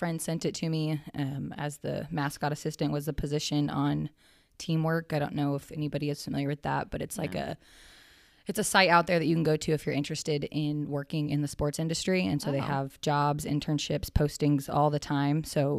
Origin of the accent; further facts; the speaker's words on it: Ottawa, Kansas, United States; So I'm from Ottawa, graduated high school in 2014, played softball at Allen Community College here in Kansas, and then I transferred to Ottawa University, where I played softball for two more years. I currently work full-time at Ottawa University